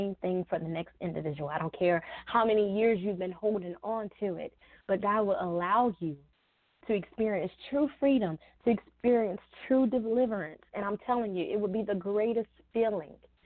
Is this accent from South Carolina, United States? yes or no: yes; Hartsville, South Carolina, United States; now in Florence, United States; So shout out to my hometown, Hartsville, and to my current town where I live, Florence, in the great PD area, and to the great state full of southern hospitality, South Carolina.